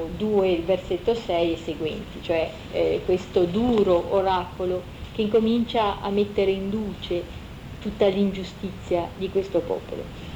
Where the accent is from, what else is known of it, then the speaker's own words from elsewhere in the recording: Liguria, Italy; sono mezza del sud, perché sono ligure, ma anche un po' di sangue calabrese